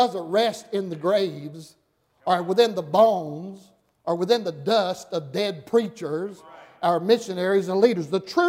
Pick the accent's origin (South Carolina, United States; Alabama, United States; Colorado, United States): Alabama, United States; I'm from Alabama, went to Tennessee Temple.